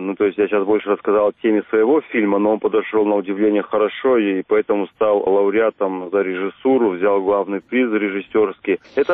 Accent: Vladikavkaz, North Ossetia–Alania, Russia; И, как ни странно, вот в Осетии эта тема была бы непонятна, потому что лично у нас вот в Осетии, во Владикавказе, в Северной Осетии, в Южной Осетии, у нас эта тема непонятна

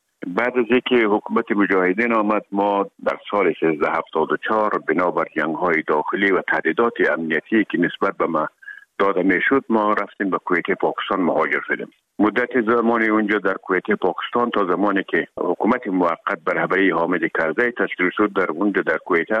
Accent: Herat, Afghanistan; مدتی که ما در کابل آمدیم، خوزمان از هرات که آمدیم به

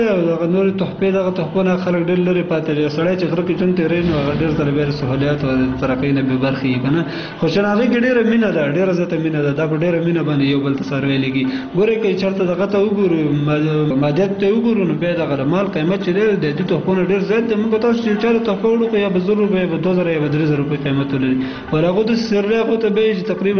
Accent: Kunar, Afghanistan; تا ته ما مخکې وویل چې زه اصلا د کونړ ولایت اوسیدونکی یم. ګوره ما په نورستان کې وخت هم تیر کړی

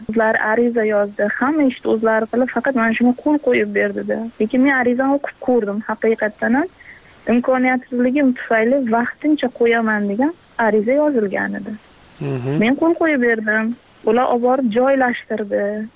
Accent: Qamashi, Qashqadaryo Region, Uzbekistan; born there; Qashqadaryo viloyati Qamash tumanida tug'ilganman.

